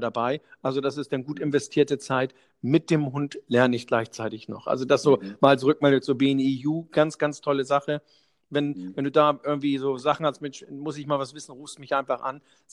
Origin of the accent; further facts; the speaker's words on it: Husum, Schleswig-Holstein, Germany; Ich bin aus Husum, das heißt, wenn du an der Nordsee bist